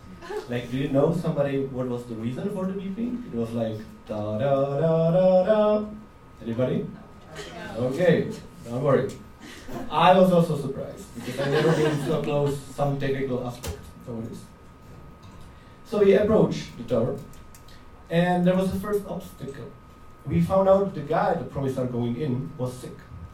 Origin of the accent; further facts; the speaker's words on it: Czechia; So it happened in Czech Republic. I'm coming from Czechia.